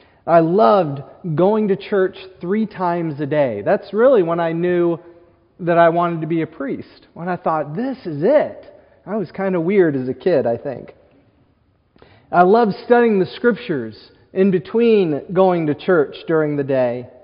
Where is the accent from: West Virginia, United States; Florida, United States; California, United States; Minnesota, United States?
West Virginia, United States; And when we were kids growing up in West Virginia, we used to love going to church camp in the summer.